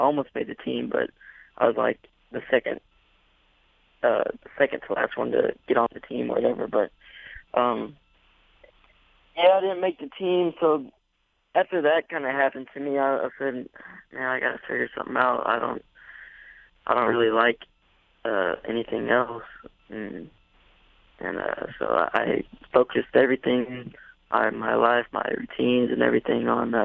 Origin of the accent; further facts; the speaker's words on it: Hot Springs, Arkansas, United States; I grew up in Hot Springs, Arkansas, going to school there. I went to Lake Hamilton High School in Hot Springs, Arkansas, and lived with my mom.